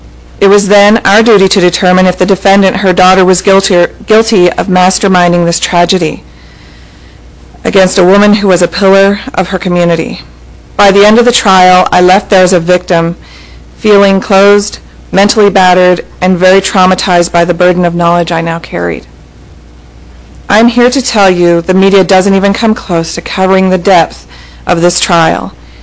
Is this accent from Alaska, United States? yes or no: yes; Juneau, Alaska, United States; I'm from Juneau.